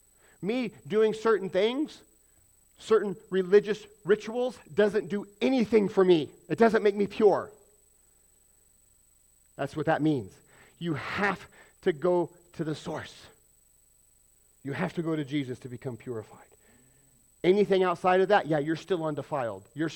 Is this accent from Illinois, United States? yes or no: no; Pueblo, Colorado, United States; born there; I'm from the South. Born in Pueblo.